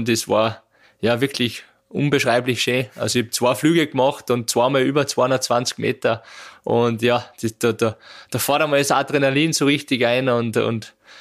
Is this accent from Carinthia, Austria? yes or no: no; St. Veit, Salzburg, Austria; In meinem Heimatort in St. Veit war das Kombinieren, Skispringer kombinieren immer schon eine Tradition.